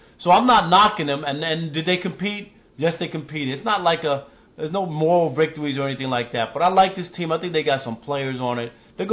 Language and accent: English; New York, United States; No, I'm from New York. You see the sweatshirt I got on?